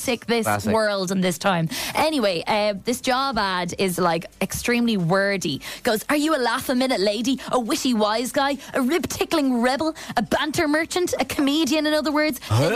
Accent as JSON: {"language": "English", "region": "Scotland", "country": "United Kingdom", "said": "actually all Scottish here. I'm in Glasgow."}